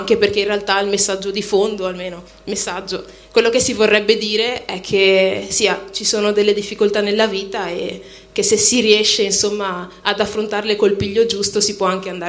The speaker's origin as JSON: {"language": "Italian", "town": "Padua", "region": "Veneto", "country": "Italy", "tie": "born there", "said": "Allora, io sono di origini nigeriane, i miei genitori sono nigeriani, anche se sono nata qua a Padova, insomma."}